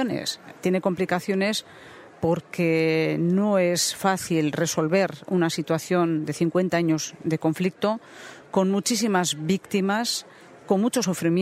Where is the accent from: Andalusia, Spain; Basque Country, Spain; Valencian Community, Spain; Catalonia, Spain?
Basque Country, Spain; nosotros tenemos vínculos como vascos